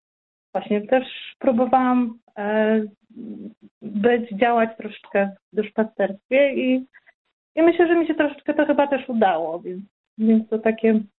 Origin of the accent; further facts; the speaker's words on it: West Pomeranian Voivodeship, Poland; studiowałam w Szczecinie pedagogikę rewalidacyjną i no i właśnie pochodzę z małej wioski koło Kołobrzegu i kiedy przyjechałam do Szczecina, to było dla mnie przeolbrzymie miasto i tak troszeczkę przerażające, bo prosta dziewczyna z małej wioski przyjeżdża do wielkiego miasta.